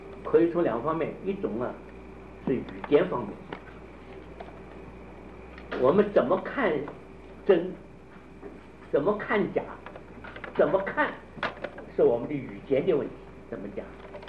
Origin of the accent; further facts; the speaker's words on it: China; 是不是我们中国人啊，对这推理思考、对这读书啊、求学方面不认真？